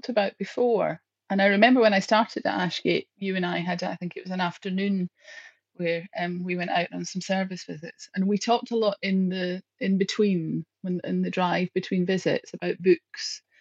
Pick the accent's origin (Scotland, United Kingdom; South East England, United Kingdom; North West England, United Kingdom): Scotland, United Kingdom; Glasgow; born there; I am the Chief Executive of Ashgate Hospice. I was born in Glasgow in 1965.